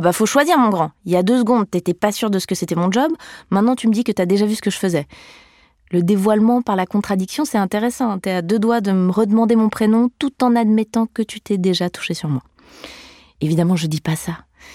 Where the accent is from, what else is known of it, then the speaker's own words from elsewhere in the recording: Switzerland; Je suis une femme et je suis suisse, donc je dis merci.